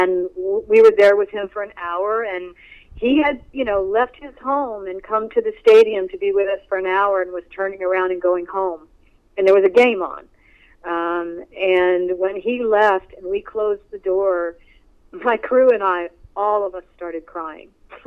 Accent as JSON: {"language": "English", "region": "Quebec", "country": "Canada", "tie": "born or raised there", "said": "I grew up very near Montreal, so it was the Expos and Rusty Staub. Of course, I'm giving my age away now"}